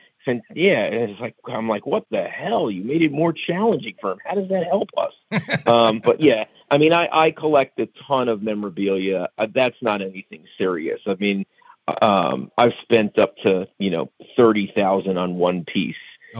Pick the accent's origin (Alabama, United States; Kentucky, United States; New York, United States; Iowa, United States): New York, United States; Well, as a kid growing up in New York, you know, I won my World Series in the third grade